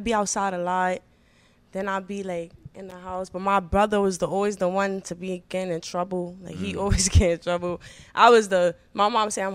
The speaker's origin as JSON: {"language": "English", "town": "Bronx", "region": "New York", "country": "United States", "tie": "born or raised there", "said": "Growing up, like, it was tough for me and my family."}